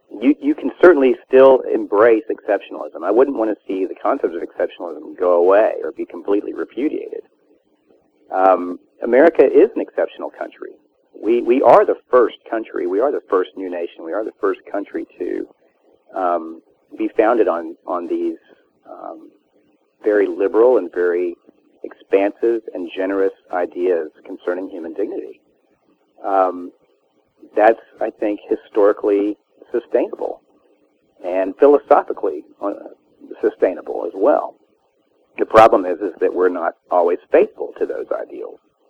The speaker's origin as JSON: {"language": "English", "region": "Georgia", "country": "United States", "tie": "born or raised there", "said": "I grew up in the South. I'm a Southerner. I grew up in Georgia."}